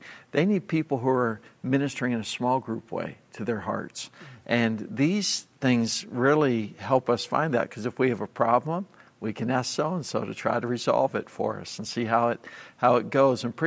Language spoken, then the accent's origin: English; Pittsburgh, Pennsylvania, United States; You remember one of them because we're from Pittsburgh.